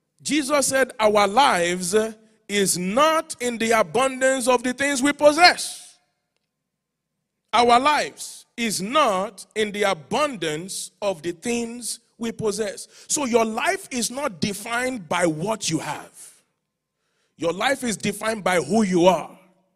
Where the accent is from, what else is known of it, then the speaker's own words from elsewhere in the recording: Nigeria; I can't say it like an American because I'm a Nigerian